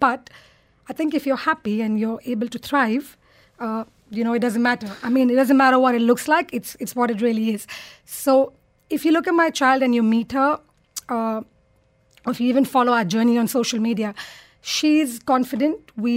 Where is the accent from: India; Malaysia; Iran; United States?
India; English is a second language; I come from India, where I grew up in a country where it wasn't heard of.